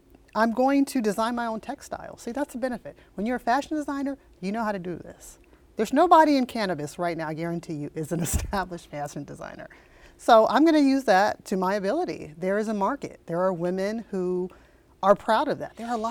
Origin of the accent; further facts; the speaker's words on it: Sacramento, California, United States; We have the streets. We're from Sacramento.